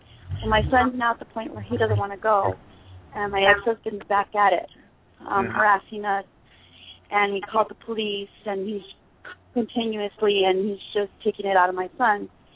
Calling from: Arizona, United States; I'm from Arizona.

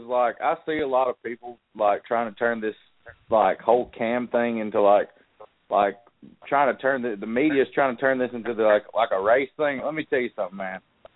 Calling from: Alabama, United States; I'm calling from Alabama.

